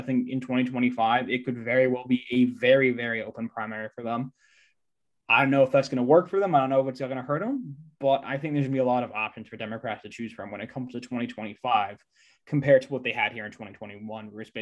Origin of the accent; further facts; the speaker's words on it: Pennsylvania, United States; I'm definitely focusing on a lot of the mid-Atlantic states, especially Pennsylvania, my home state.